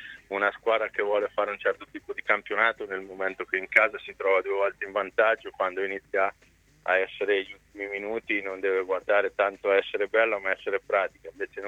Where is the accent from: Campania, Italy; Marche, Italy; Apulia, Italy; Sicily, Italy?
Marche, Italy; Ancona; io da Anconetano per primo